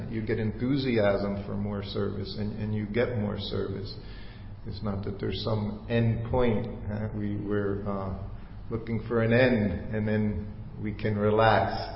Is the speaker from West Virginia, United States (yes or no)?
yes; New Vrindavan, West Virginia, United States; It was something I had never done as a devotee, growing up in New Vrindavan.